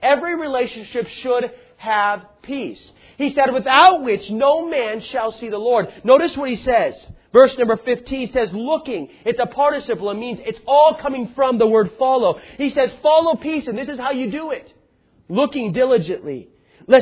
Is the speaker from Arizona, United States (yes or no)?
yes; Tucson, Arizona, United States; I grew up in Tucson, Arizona.